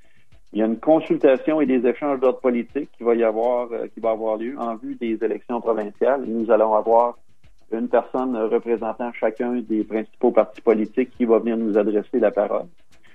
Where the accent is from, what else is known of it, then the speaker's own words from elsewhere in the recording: Quebec, Canada; now in Ontario, Canada; j'ai donné une entrevue à un journaliste de mon patelin au Québec, parce que je suis originaire du Québec